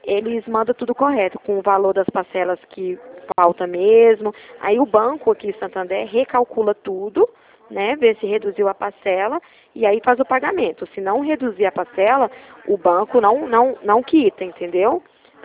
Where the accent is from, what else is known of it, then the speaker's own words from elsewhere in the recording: Ribeirão Preto, São Paulo, Brazil; Eu sou aqui de Ribeirão Preto.